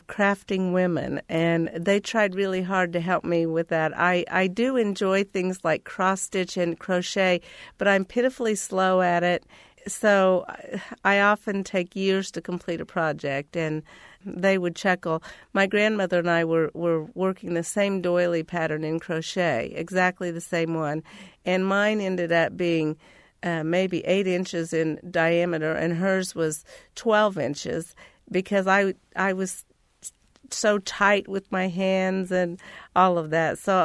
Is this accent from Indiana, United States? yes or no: yes; Terre Haute, Indiana, United States; I grew up in Terre Haute, Indiana.